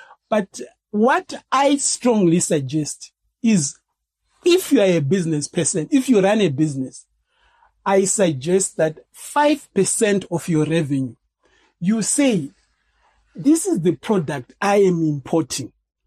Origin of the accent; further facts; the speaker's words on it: Bulawayo, Zimbabwe; Well, I grew up in Blawayo